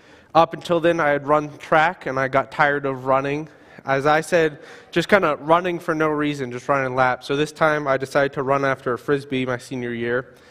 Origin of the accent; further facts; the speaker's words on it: Boston, Massachusetts, United States; Growing up in Boston, my dad was a huge Larry Bird fan